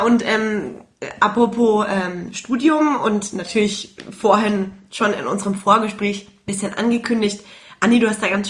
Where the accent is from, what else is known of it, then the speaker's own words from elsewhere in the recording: Trostberg, Bavaria, Germany; now in Munich, Germany; Wir kommen ja beide aus Trostberg und wohnt jetzt beide in München.